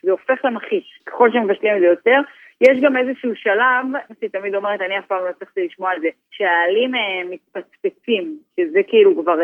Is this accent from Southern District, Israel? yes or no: yes; Sharsheret, Southern District, Israel; אני בתור ילדה, אני גדלתי במושב תוניסאי, שבאמת כולם שם דוברים ערבית, קוסקוס כל שלישי ושישי